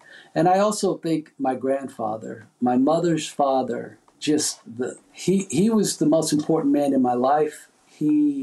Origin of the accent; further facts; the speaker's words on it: Union City, New Jersey, United States; Well, I grew up in Union City, New Jersey. It's right across the river from Manhattan in New York City.